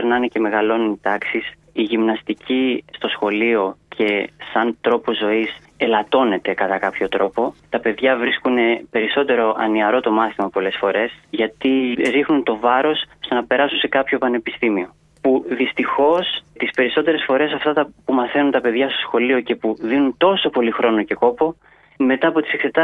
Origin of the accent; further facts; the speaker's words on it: Vlachiotis, Peloponnese, Greece; Εγώ μεγάλωσα στο Βλαχιό της Λακωνίας.